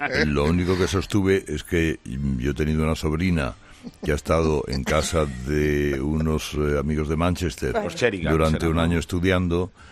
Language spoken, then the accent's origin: Spanish; Spain; soy español y voy con el Real Madrid.